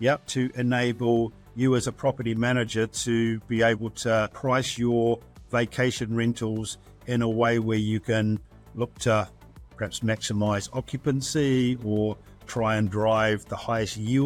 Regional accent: New Zealand; I'm from New Zealand originally

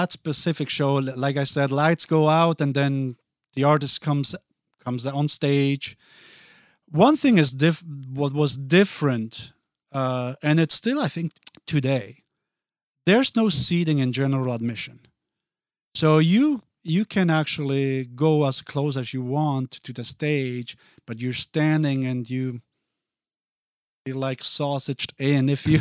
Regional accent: Basel, Basel-Stadt, Switzerland; moved away as an adult; I was born in Basel, and I grew up in Basel until I met my wife. We got married in Basel. And then we moved here in 2000.

